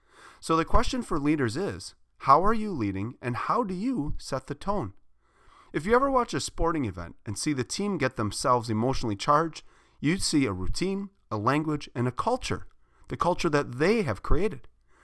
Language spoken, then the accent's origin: English; Port Washington, United States; You see, I coach a girls U14 select soccer team in my hometown of Port Washington.